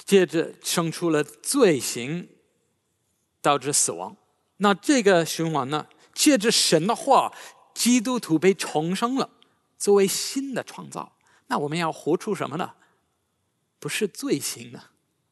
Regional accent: United Kingdom; Chinese is a second language; 但是我们英国人觉得这个已经算寒冷的。

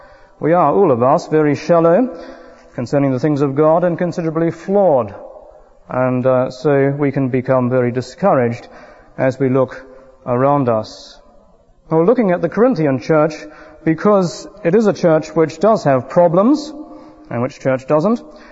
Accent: New Zealand; now in United Kingdom; perhaps I should explain that I come from New Zealand.

